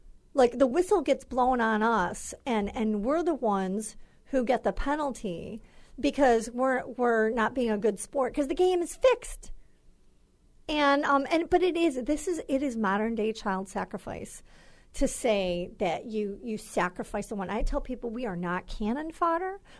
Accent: Michigan, United States; I'm from Michigan, where we have never had a rape exception in a single law

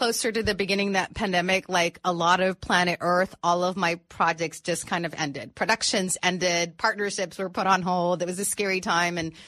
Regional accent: Tijuana, Baja California, Mexico; because back then I lived in Tijuana. And cross the border every day. And I'm like, yeah, I grew up living in Tijuana. My mother and father were Mexican, but my mother was American born. I am American born.

